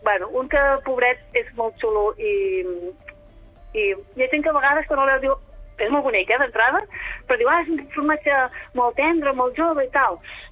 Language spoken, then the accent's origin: Catalan; Sabadell, Catalonia, Spain; Sí, jo vinc de Sabadell, sí. Però bueno, ja fa 22 anys gairebé, eh?